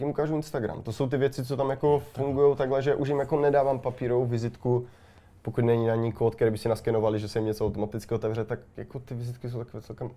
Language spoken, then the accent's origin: Czech; Karviná, Moravian-Silesian Region, Czechia; já jsem prostě synek z Karviné